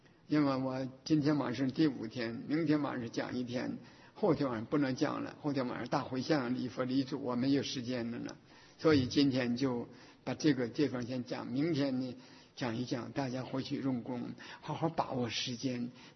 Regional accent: Northeast China, China; 这个在我的家乡啊，在东北，中国大陆的东北。

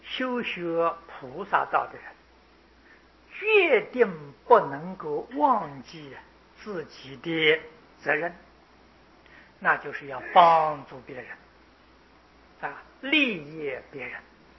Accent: Taiwan; 我们台湾人普遍的是没有礼貌，不讲信用

